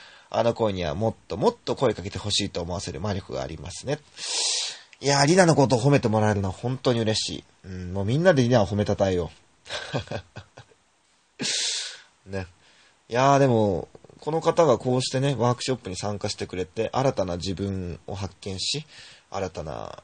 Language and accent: Japanese; Kashiwa, Chiba, Japan; 僕も柏のこと、クソ田舎町みたいなこと言っちゃうけど、でもね、駅前にデパートが3つもあるのは柏だけって思ってますから。